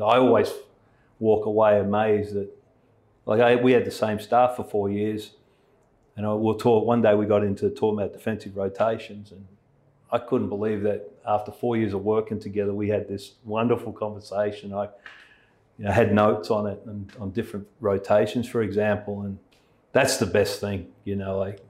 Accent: Melbourne, Victoria, Australia; And I'm the guy from Melbourne on staff, yeah.

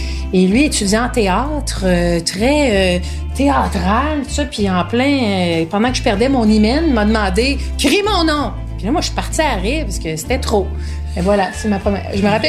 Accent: Verdun, Quebec, Canada; J'ai grandi, moi, à Verdun.

